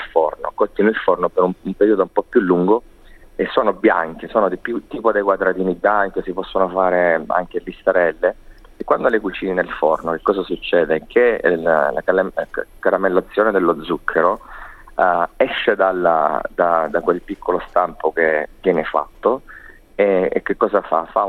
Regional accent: Sicily, Italy; born there; Essendo siciliano, nato alle pendici dell'Etna

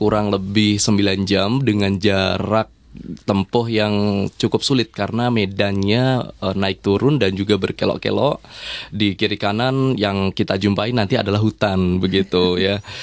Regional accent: Kalimantan, Indonesia; saya yang berasal dari Kalimantan ini

